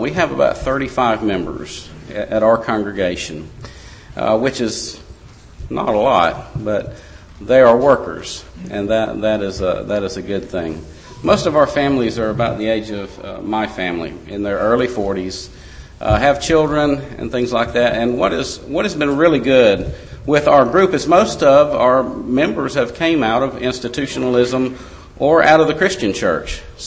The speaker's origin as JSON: {"language": "English", "town": "Tuscaloosa", "region": "Alabama", "country": "United States", "said": "When I'm originally from Tuscaloosa"}